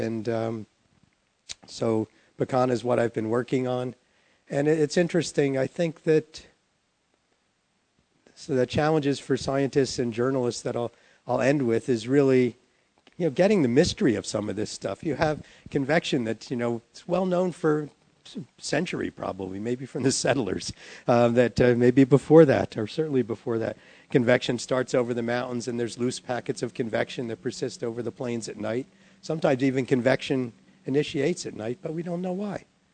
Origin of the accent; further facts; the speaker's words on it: New Jersey, United States; I'm from New Jersey, so don't take the pronunciation from me.